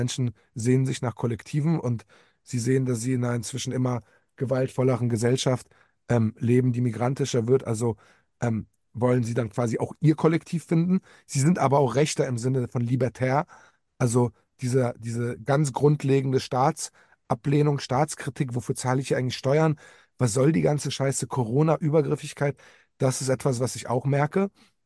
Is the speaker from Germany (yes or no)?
no; Poland; Also ich glaube, es wird am Ende vergleichbar mit den USA oder auch meiner Heimat Polen zwei Pole geben.